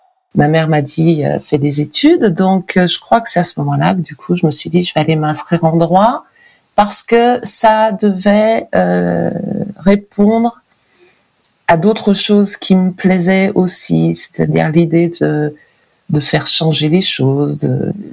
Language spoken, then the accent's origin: French; Lyon, Auvergne-Rhône-Alpes, France; Je suis avocat. Je suis lyonnaise.